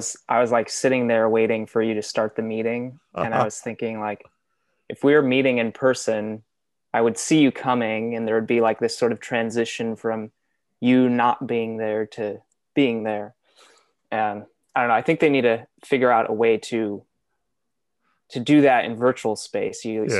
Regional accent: Santa Cruz, California, United States; So I grew up here in Santa Cruz. I am one of seven children.

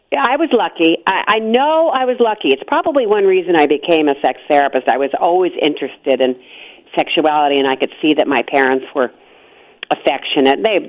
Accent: Los Angeles, California, United States; we're captive audience from Santa Barbara back to Los Angeles where we lived.

